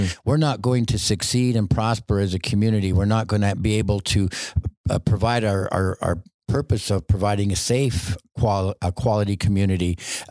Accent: Pueblo, Colorado, United States; I was born and raised here in Pueblo. So Pueblo is part of who I am.

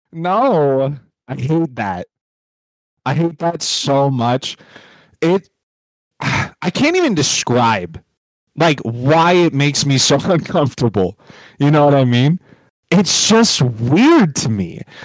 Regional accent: Orlando, Florida, United States; And I am from Florida. I am a Florida man. This happened where I was born

